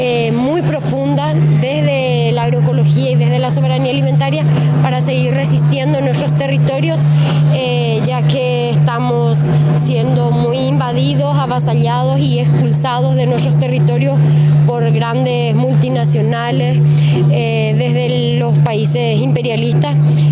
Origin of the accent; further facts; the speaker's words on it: Paraguay; de Paraguay. Soy campesina